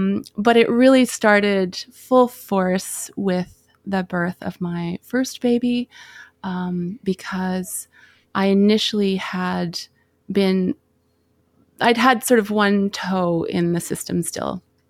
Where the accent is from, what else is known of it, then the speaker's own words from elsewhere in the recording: Vancouver, British Columbia, Canada; born there; Yes, yes, I was born in Vancouver.